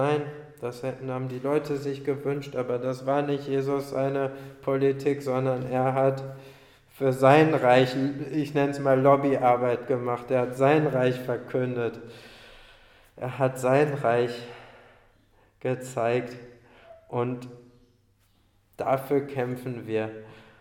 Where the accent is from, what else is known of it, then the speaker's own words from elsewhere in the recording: Germany; weil ich bin kein Türke, ich bin Deutscher und ich bin Gast in diesem Land.